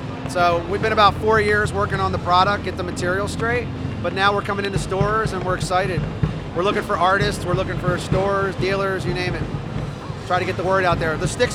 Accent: Hoboken, New Jersey, United States; we came all the way from Hoboken, New Jersey, so.

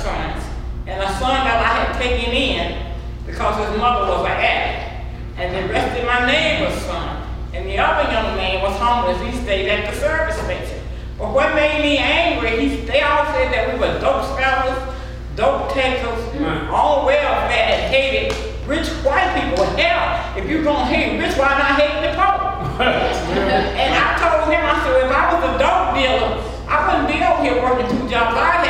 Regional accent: the South, United States; now in Los Angeles, United States; I grew up in the South on a plantation. And I moved to Los Angeles.

